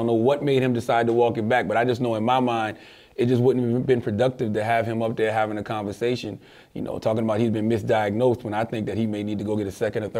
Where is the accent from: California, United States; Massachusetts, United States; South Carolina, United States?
South Carolina, United States; Moncks Corner; I'm from Monk's Corner, South Carolina. I've been doing radio 20 years.